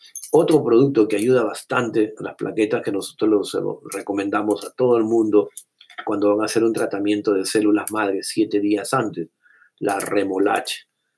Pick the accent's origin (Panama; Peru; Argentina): Peru; now in Tampa, United States; digo nosotros como peruanos nuevamente, pero aquí en la Tampa